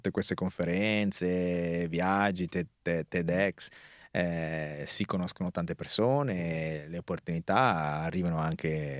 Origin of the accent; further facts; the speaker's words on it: Varese, Lombardy, Italy; Sono di Varese.